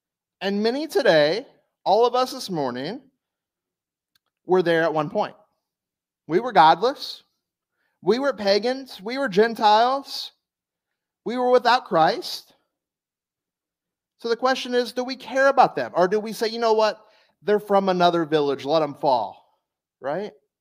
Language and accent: English; Miami, Florida, United States; also born or lived in West Palm Beach; And this is one of the things I love about being American, because we are just so mixed in culture, DNA. Again, I came from by Miami and West Palm Beach.